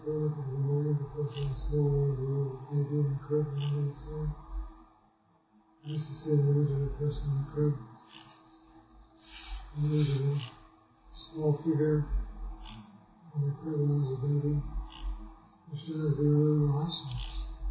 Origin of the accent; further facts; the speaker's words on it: New York City, New York, United States; Here I was from New York City. I had an unusual experience.